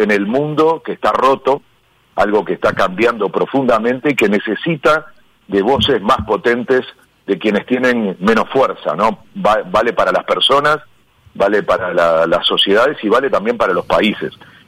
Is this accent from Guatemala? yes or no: no; Argentina; Sé que siendo argentino es muy difícil sacarle a los argentinos esa sensación de propiedad